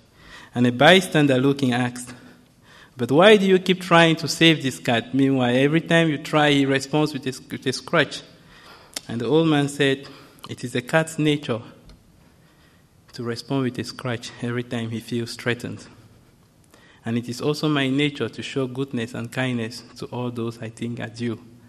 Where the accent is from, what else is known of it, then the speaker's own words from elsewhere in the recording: Cameroon; born there; I was born in Cameroon, and my parents were very devoted Christians.